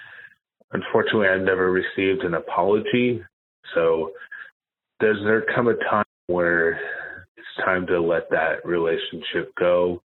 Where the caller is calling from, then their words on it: Houston, Texas, United States; I'm calling from Houston.